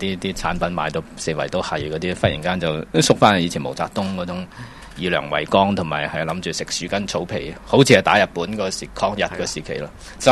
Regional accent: China; 咁我哋中國人唔同啊，我哋中國人食草都係頂十年嘅。

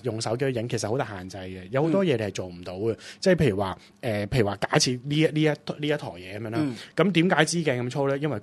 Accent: Hong Kong; 咁我哋香港人中意追求呢啲器材嘅嘢啦

